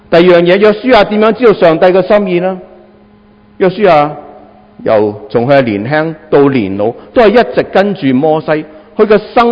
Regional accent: Hong Kong; moved away as an adult; 我过来由香港过来香港读书读大学的时候

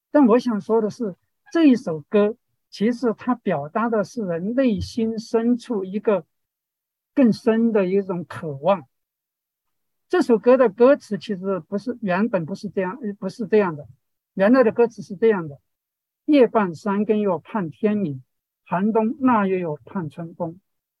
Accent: Sichuan, China; born there; 我是1970年出生在四川一个农村

